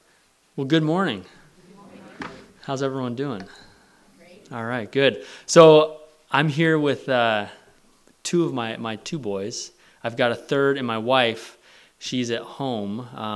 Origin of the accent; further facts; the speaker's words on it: Coulee Dam, Washington, United States; moved away as an adult; now in Iowa, United States; So I grew up here in Cooley Dam, and I left to go to Chicago to go to school, and I ended up in the Midwest.